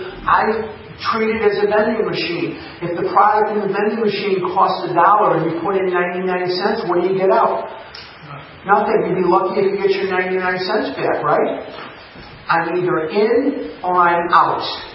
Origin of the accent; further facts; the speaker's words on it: Arizona, United States; We're from Arizona.